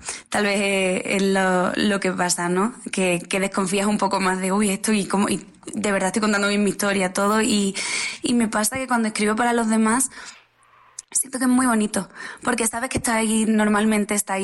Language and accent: Spanish; Jaén, Andalusia, Spain; Yo soy de Jaén, Andalucía, entonces pues tengo las raíces del flamenco.